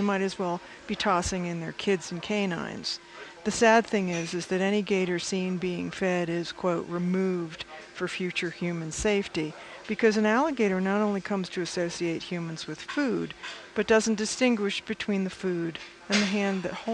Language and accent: English; New England, United States; also born or lived in Hawaii; I've lived in Hawaii. I grew up in New England. Water, water, water.